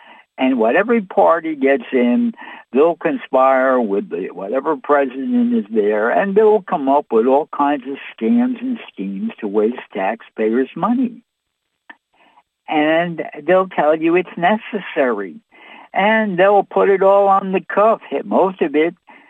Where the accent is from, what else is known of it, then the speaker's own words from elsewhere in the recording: United States; Hey, you know, I'm an American here.